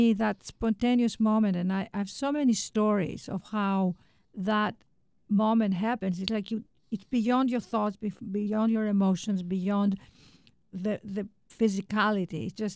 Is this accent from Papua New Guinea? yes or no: no; Greece; also born or lived in London, United Kingdom; we were raised in Greece and in London, and then lived in New York.